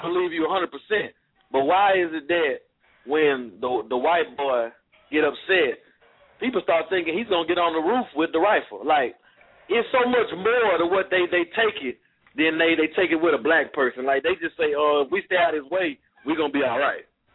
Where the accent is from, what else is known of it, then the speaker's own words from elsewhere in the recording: Houston, Texas, United States; also born or lived in Louisiana; I'm originally from, you know, the state of Louisiana. I was raised in Houston. I've been all over the world, to be honest with you.